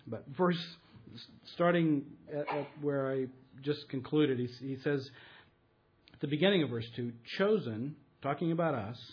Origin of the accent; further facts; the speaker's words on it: United States; now in Germany; You know, as an American living here in Germany, you know, this whole concept of being in an alien environment is clear to me